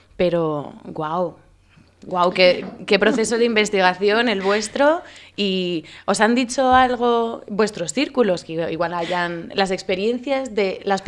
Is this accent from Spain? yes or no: yes; Santander, Cantabria, Spain; de donde vengo yo, en una librería en La Vorágine, en Santander